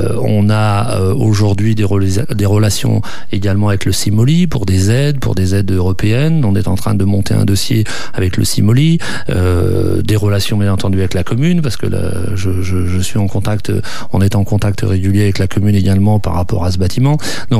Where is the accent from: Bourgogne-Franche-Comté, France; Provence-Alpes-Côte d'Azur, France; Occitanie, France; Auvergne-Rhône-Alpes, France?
Auvergne-Rhône-Alpes, France; Longchesnes; Oui, je suis originaire de Longchesnes.